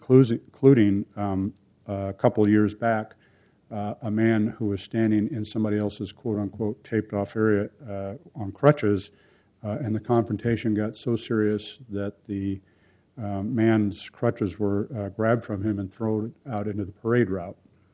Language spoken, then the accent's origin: English; Portland, Oregon, United States; I grew up here in Portland